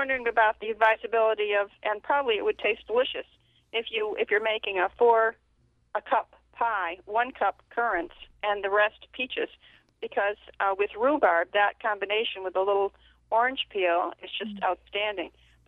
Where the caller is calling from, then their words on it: North Hero, Vermont, United States; North Hero, Vermont.